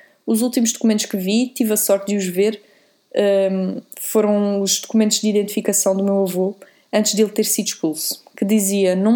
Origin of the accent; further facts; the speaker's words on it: France; eu mostro-te o passaporte e as pessoas veem que eu sou francesa. Cresci em França